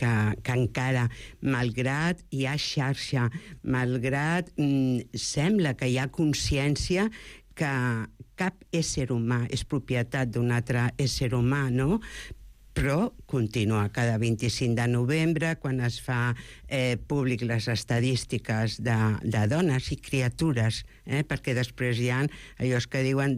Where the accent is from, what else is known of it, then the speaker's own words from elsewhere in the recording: Catalonia, Spain; jo que vinc del Baix Llobregat